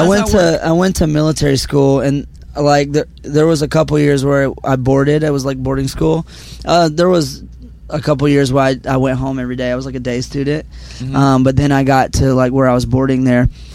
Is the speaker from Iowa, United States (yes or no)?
no; Georgia, United States; born or raised there